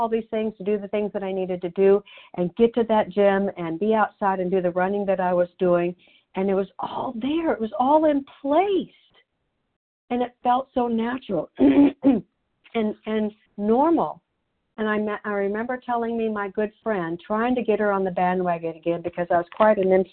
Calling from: Canby, Oregon, United States

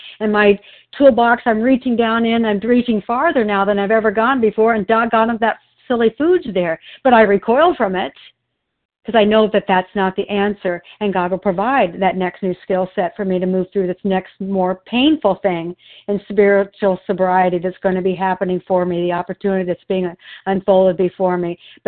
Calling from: Oregon, United States; I'm calling in from Oregon.

